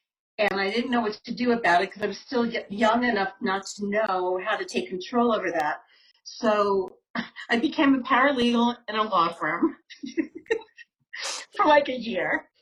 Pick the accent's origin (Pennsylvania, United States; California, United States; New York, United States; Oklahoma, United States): New York, United States; Long Island; So where the journey began was I grew up on Long Island, where I actually am talking to you from now.